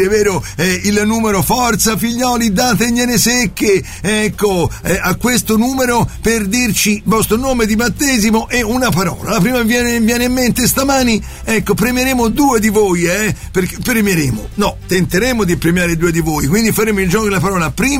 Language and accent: Italian; Florence, Tuscany, Italy; vengo da Firenze, non so se lo senti dall'accento.